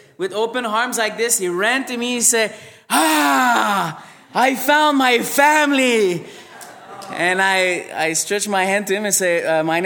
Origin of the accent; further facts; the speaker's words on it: Montreal, Quebec, Canada; now in Hamilton, Canada; I grew up in Quebec. I'm from Montreal, but 2 years ago, my wife and I, basically God put this on our heart to move here in Hamilton.